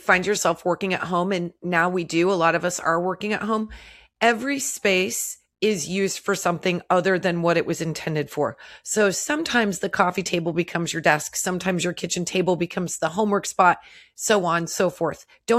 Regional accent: Nebraska, United States; we're from Nebraska. And we root for the Chiefs.

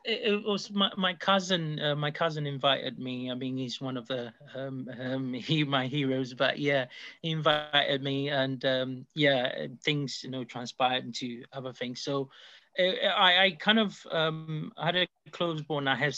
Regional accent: Ghana; moved away as an adult; now in United Kingdom; Yes, I grew up in Ghana. I came over to the UK at the age of 23.

